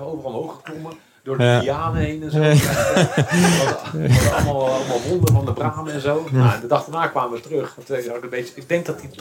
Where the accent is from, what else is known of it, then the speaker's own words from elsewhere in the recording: Randstad, Netherlands; Ik kom natuurlijk uit de Randstad